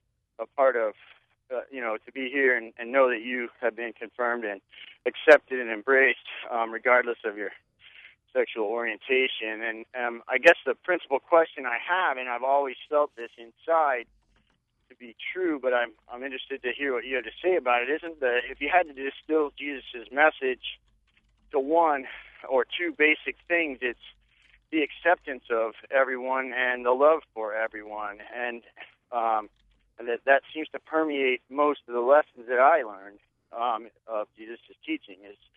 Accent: Midwest, United States; I'm a confirmed Episcopalian, and I grew up in the Midwest

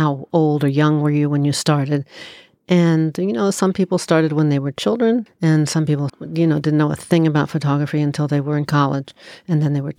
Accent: Cincinnati, Ohio, United States; I started photographing seaweed growing up in Cincinnati, I didn't really see seaweed.

